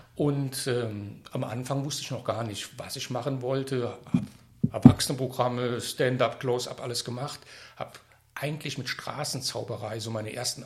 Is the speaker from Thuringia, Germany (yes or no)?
no; Koblenz, Rhineland-Palatinate, Germany; Ich bin in Koblenz groß geworden.